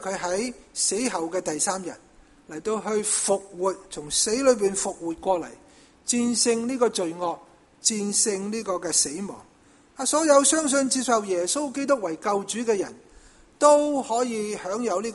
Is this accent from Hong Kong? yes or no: no; Canada; 我们加拿大人很喜欢孭 BB 在前面